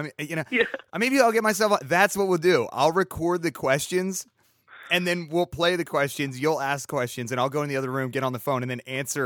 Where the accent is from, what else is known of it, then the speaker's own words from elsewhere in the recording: California, United States; because I'm from California, my family's like literally all of my, like a good portion of my family is right there in Los Angeles or like Pasadena.